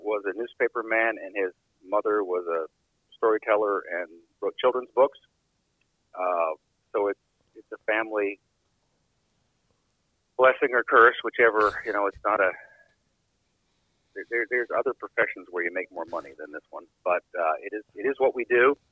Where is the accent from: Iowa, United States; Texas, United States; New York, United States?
Iowa, United States; part of it is I grew up in Iowa back when we had lots and lots of pheasants.